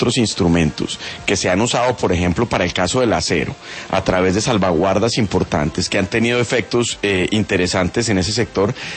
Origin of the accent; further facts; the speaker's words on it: Colombia; los primeros que perdemos, Ricardo, somos los colombianos